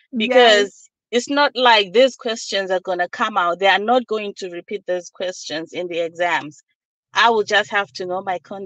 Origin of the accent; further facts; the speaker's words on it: Zimbabwe; now in Indianapolis, United States; Okay, I'm calling you from Indianapolis, but I'm originally from Zimbabwe, Southern Africa.